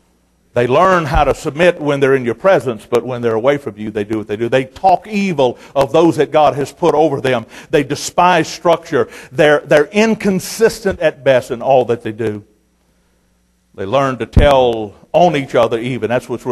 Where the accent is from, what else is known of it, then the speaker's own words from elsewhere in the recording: Chicago, Illinois, United States; I said, well, I can get them knocked off for $25. I'm from Chicago.